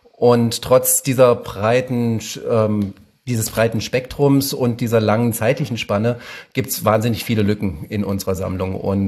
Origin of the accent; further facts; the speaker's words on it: Dessau, Saxony-Anhalt, Germany; Also meine alte Heimat, das Dessau-Wörlitzer Gartenreich